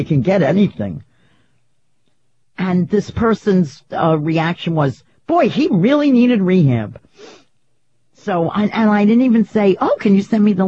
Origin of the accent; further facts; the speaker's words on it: New York City, New York, United States; I live in Queens now. Oh, you do? But I grew up in Bayside.